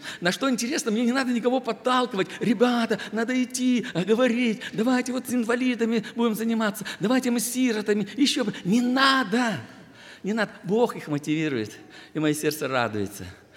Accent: Kyiv, Ukraine; я из Киева, пастор церкви «Народ Божий».

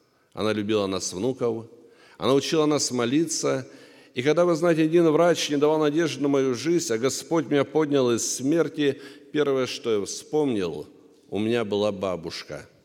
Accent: Anapa, Krasnodar Krai, Russia; born or raised there

